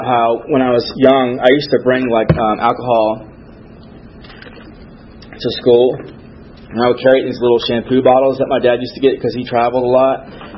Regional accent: Stone Mountain, Georgia, United States; So we grew up out in Stone Mountain, and my dad was a heavy drinker, and he frightened us a lot.

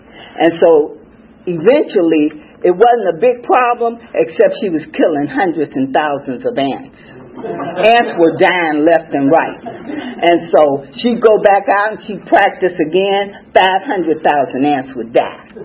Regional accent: Chicago, Illinois, United States; So I got sober in Chicago. I drank in Chicago. I grew up in Chicago.

